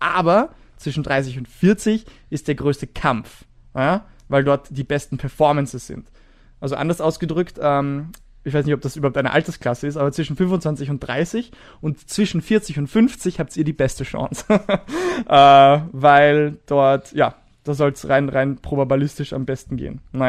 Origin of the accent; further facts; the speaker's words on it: Austria; wenn ich als Österreicher zu einem amerikanischen Rennen fahre